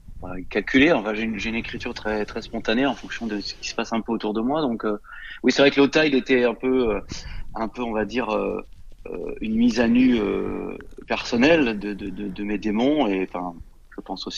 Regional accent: Nantes, Pays de la Loire, France; born there; now in Strasbourg, France; Je suis pas de Strasbourg à l'origine. Je suis nantais. Je suis né à Nantes, mais j'ai pas mal voyagé.

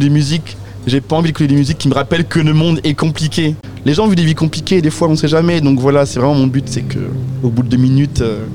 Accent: Brest, Brittany, France; also born or lived in Nancy; Moi, là-bas, alors je suis brestois. C'est compliqué parce que j'ai fait plein de villes en France. À là-bas, donc je suis brestois, j'ai toujours habité à Brest. Ensuite, je suis parti à Nancy faire des études de musique.

